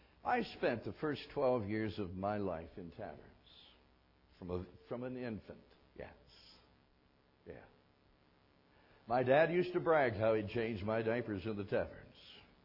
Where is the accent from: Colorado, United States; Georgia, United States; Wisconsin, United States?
Wisconsin, United States; Fond du Lac; started a church in my hometown in Fond du Lac, Wisconsin.